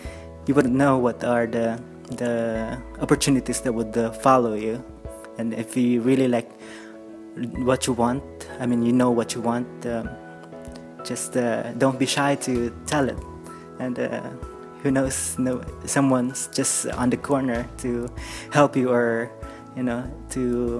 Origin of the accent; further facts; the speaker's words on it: Philippines; I'm from the Philippines